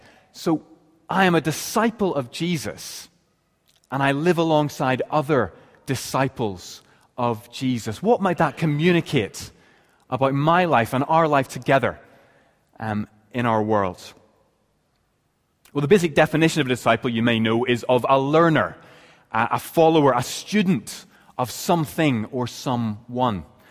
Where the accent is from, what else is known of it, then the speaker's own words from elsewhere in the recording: Ireland; I talk funny because I'm Irish.